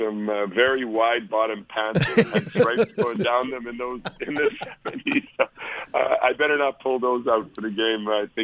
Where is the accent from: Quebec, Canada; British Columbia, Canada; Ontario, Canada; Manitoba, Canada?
Manitoba, Canada; Winnipeg; Yeah, I mean … also from Winnipeg, my hometown.